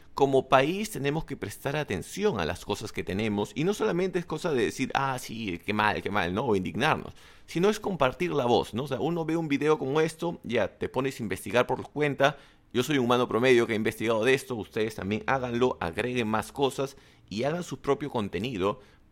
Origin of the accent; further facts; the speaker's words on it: Peru; como peruanos tenemos que defender nuestro mar.